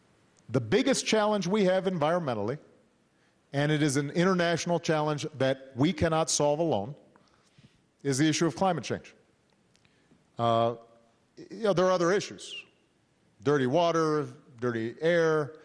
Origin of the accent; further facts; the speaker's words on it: Hawaii, United States; Some of you know I grew up in Hawaii, one of the most beautiful places on earth